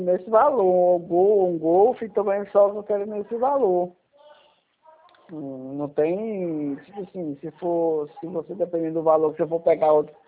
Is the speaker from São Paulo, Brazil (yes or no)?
no; Bahia, Brazil